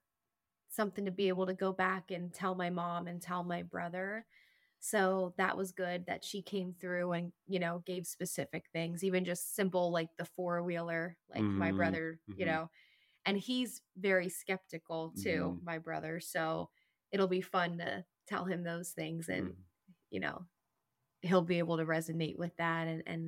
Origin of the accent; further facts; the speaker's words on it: Reading, Pennsylvania, United States; I'm from Reading, Pennsylvania.